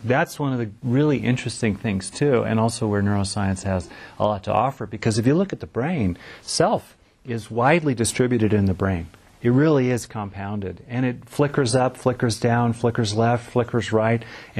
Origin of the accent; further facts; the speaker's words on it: California, United States; Anyway, I grew up in Southern California, so that's spent a lot of time in pools.